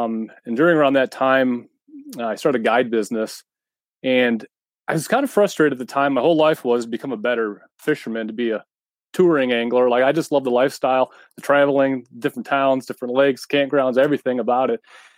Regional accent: Fremont, Ohio, United States; So I'm from Northern Ohio, small town called Fremont. So it's just where the Sandusky River meets Sandusky Bay.

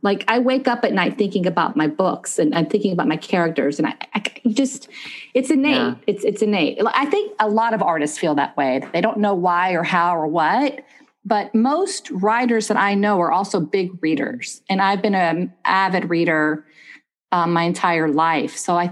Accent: Memphis, Tennessee, United States; also born or lived in Israel; I was born in Israel, but I grew up actually in Memphis, Tennessee.

